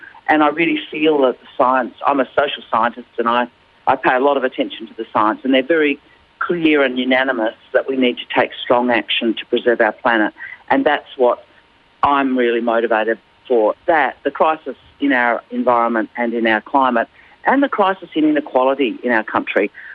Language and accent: English; South Australia, Australia; I'm really proud of my connection to the Riverland. But while my mum grew up there, I grew up in Lamoureux.